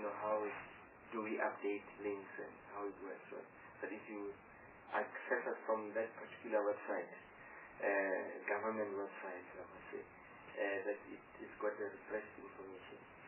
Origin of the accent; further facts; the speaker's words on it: Limpopo, South Africa; on normal I say I come from Limpopo and I keep citing the examples